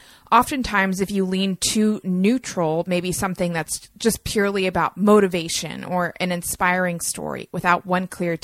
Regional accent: North Carolina, United States; For example, I'm from North Carolina, but I gave my TEDx talk in Ohio.

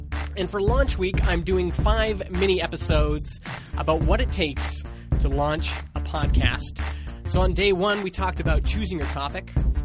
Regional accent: British Columbia, Canada; I'm a Canadian living in British Columbia

